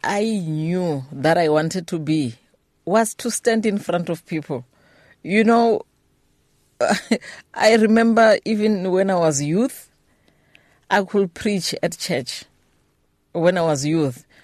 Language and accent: English; Limpopo, South Africa; I was born at home in Venda, and I grew up in a Christian family.